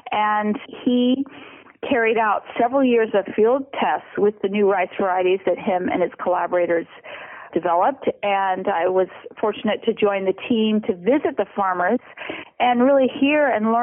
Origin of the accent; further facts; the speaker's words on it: California, United States; because growing up in California, I wasn't familiar with farmers growing rice.